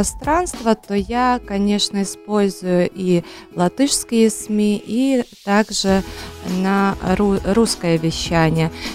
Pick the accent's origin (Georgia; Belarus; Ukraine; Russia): Ukraine; Carpathians; now in Latvia; Я живу в Латвии уже 15 лет, и приехала я с Украины, прекрасных гор Карпат.